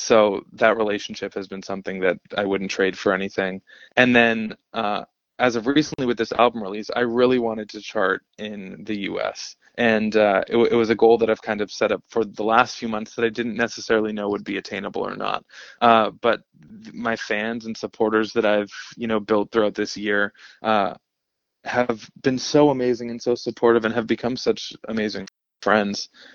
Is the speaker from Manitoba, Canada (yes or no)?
no; Vancouver, British Columbia, Canada; a show that I have coming up in Vancouver, which is my hometown